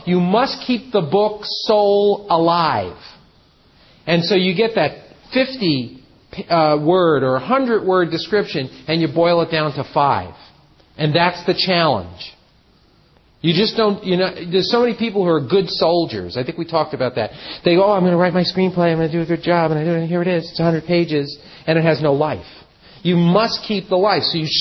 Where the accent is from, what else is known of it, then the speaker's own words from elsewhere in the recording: New York City, New York, United States; now in Los Angeles, United States; I'm from New York. I'm from L.A. now, but I'm from New York.